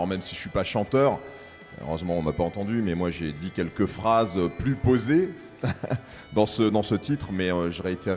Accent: Tours, Centre-Val de Loire, France; now in Paris, France; moi, je suis en provincial, moi, je suis de Tours, hein

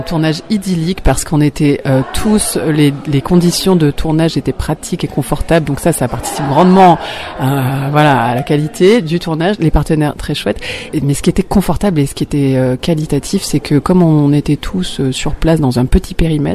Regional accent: Occitanie, France; moi je viens du sud, côté de Nîmes

